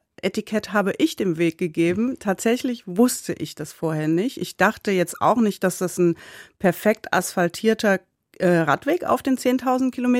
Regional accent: Eifel, Germany; Ja, ich komme aus der Eifel. Ich bin in der Eifel geboren und aufgewachsen.

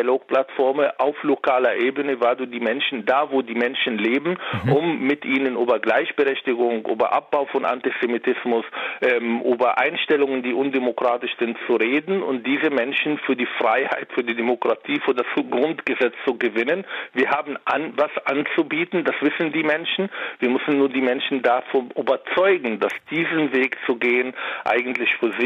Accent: Israel; now in Germany; mein Heimat ist Deutschland, mein Mittelpunkt ist Deutschland, meine Familie ist hier in Deutschland und Israel ist für mich der andere Land, von dem ich stamme

